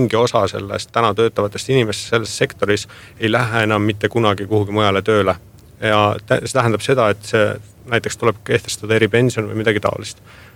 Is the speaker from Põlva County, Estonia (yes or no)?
no; Haapsalu, Lääne County, Estonia; olen Haapsalust pärit, Haapsalu ei kuulu õiglase ülemineku piirkonda kuidagi